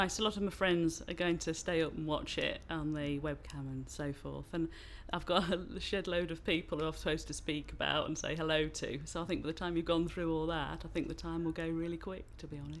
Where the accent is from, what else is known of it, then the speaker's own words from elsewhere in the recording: Horncastle, East Midlands, United Kingdom; I'm from Horncastle in Lincolnshire, and my date of birth is 13/12/73.